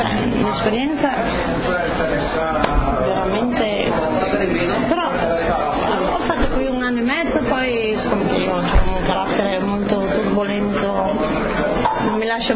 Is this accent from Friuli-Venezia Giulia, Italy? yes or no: yes; Erto, Friuli-Venezia Giulia, Italy; io come sono di Erto